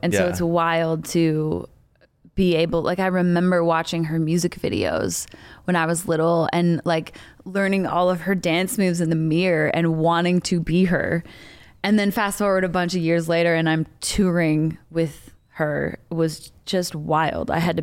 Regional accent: Canada; I grew up in Canada, so I am no, you know, stranger to the snow

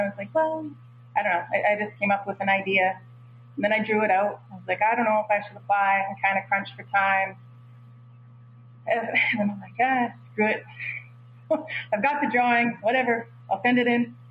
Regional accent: British Columbia, Canada; I guess because I grew up in the Okanagan, I don't tend to go over there anymore

